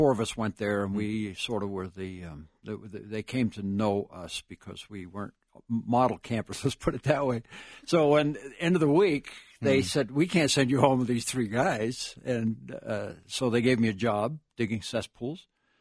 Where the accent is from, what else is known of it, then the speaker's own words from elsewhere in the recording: Maine, United States; Well, I grew up in Maine, and my dad ran shoe factories and was walking around alcoholic.